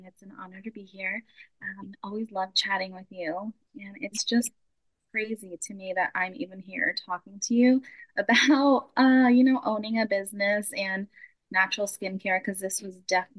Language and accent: English; New York, United States; So we're from New York.